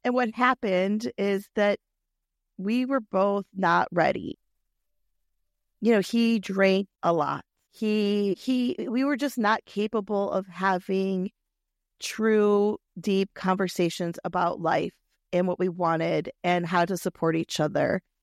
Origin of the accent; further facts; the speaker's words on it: Michigan, United States; I grew up in Michigan, a very modest, traditional home.